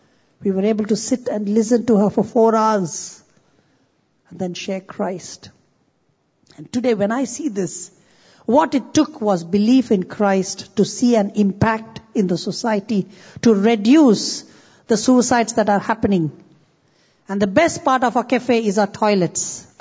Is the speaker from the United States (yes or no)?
no; India; I come from India.